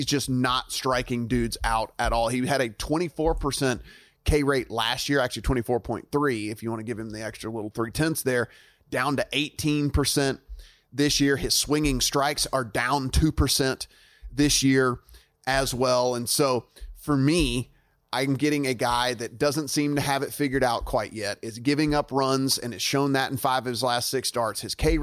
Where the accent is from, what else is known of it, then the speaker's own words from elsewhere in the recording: Shreveport, Louisiana, United States; So I know everyone knows that Sam Burns is from my hometown of Shreveport, Louisiana.